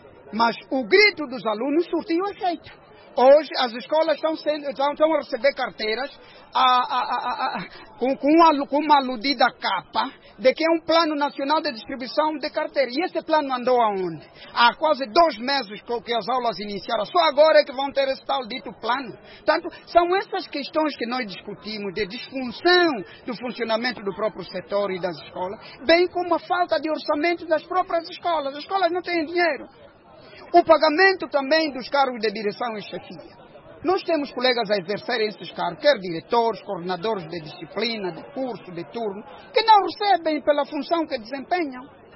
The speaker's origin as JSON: {"language": "Portuguese", "country": "Angola", "said": "todos nós somos angolanos"}